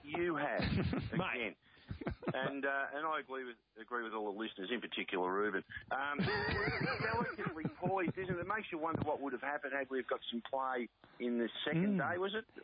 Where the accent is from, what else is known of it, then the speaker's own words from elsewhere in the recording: Hoxton Park, New South Wales, Australia; I'm from Hoxton Park.